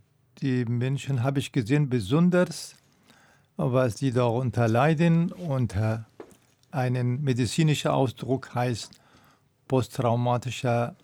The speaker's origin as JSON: {"language": "German", "country": "Afghanistan", "second_language": "German", "moved": "as an adult", "lives_now": "Germany", "said": "Ich komme aus Afghanistan Ende 1900, glaube ich, war 79. Dann, ich bin auch geflüchtet von Afghanistan nach Deutschland gekommen mit meiner Familie."}